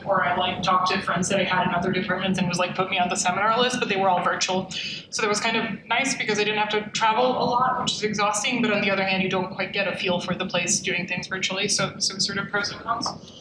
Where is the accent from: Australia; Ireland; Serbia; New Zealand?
Serbia; also born or lived in United States; So, I'm originally from Serbia, but I did my undergraduate and my PhD in the US on the East Coast.